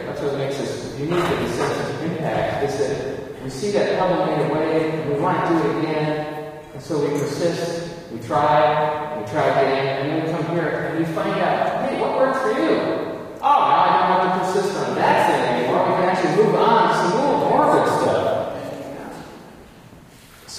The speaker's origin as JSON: {"language": "English", "region": "Florida", "country": "United States", "tie": "born or raised there", "said": "I grew up in South Florida"}